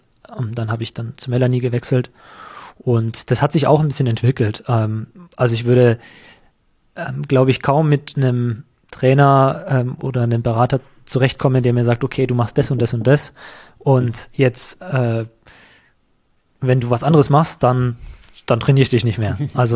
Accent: Erlangen, Bavaria, Germany; Ich bin hier auch schon seit Ewigkeiten, ich komme hier auch aus der Gegend

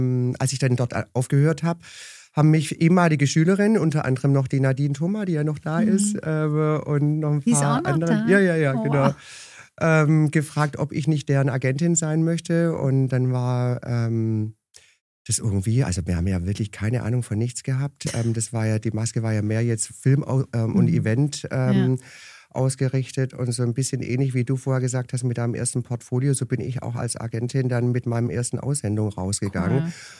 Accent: Germany; also born or lived in Amsterdam, Netherlands / Hamburg, Germany; now in Munich, Germany; als Deutsche

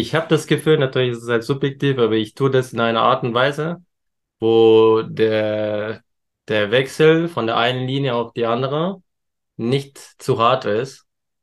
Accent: Turkey; Nee, Spaß, also ich bin Türke.

